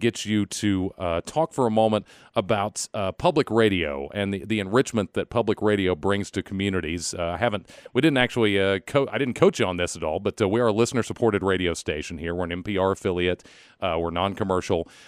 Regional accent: Texas, United States; Since we're notably Texan here, we like to know about all those Texas connections we can hear about.

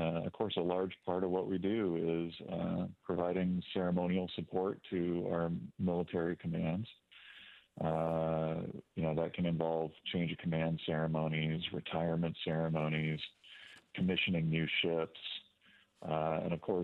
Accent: Seattle, Washington, United States; Yeah, I grew up in Seattle. My dad, when he left the Air Force following Vietnam, got a job working at Boeing, and we moved there in 1977.

